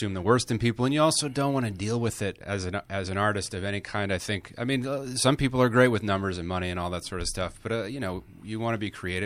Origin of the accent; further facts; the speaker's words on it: Boston, Massachusetts, United States; outside of Boston, yeah. My mother's an environmental activist. My dad's a stockbroker. And in Massachusetts, you kind of grow up